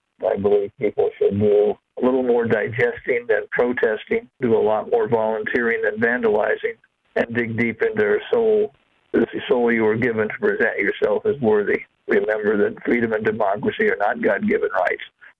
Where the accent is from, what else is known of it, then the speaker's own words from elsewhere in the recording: Winchester, Virginia, United States; I'm from Winchester, Virginia.